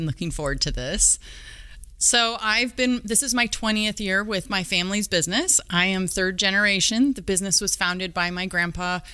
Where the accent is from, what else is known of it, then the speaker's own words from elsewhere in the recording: Chico, California, United States; I grew up in the Chico area